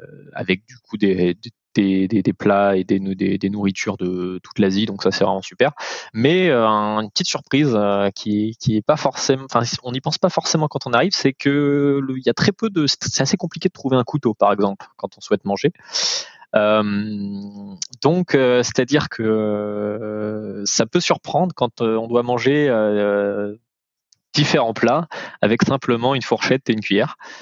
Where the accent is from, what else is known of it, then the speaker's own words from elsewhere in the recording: France; c'est peut-être en tant que Français, ça fait un peu bizarre la première fois au début.